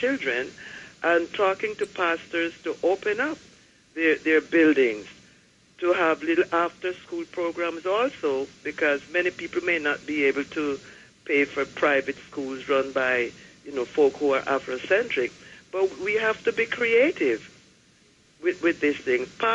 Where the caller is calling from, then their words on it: Brooklyn, New York, United States; Brooklyn.